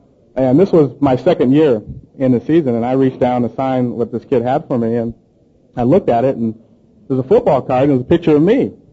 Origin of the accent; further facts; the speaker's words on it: Berkeley, California, United States; I'm from Berkeley, California, and they didn't have Pop Warner football over there.